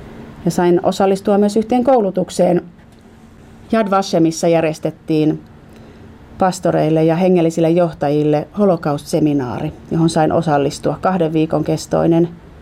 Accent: Helsinki, Uusimaa, Finland; olen kotoisin Helsingistä

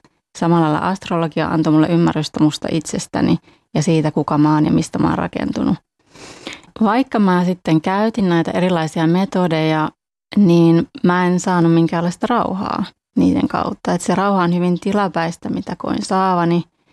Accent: Lempäälä, Pirkanmaa, Finland; also born or lived in Tampere; ja tuun Tampereelta. Lapsuuteni vietin Lempäälässä, mutta nyt sitten aikuisena olen asunut tosiaan Tampereella.

